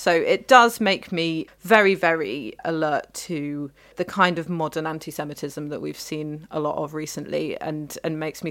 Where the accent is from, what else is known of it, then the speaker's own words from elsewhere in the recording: London, United Kingdom; born there; even though I was born in London.